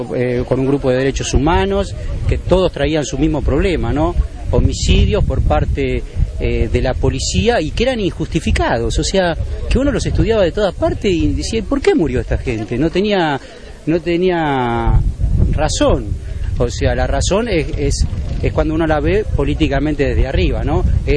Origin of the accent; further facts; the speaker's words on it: El Jagüel, Buenos Aires Province, Argentina; Yo soy de Jagüel, vivo acá, vivo a 8 cuadras acá.